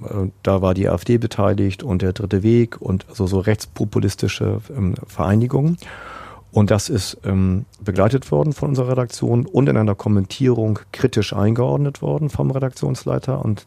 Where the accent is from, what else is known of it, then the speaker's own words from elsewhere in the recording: Northern Germany, Germany; ich komme ja aus Norddeutschland und die Stadt, in der ich geboren bin, ist jetzt auch nicht auf Rosen gebettet.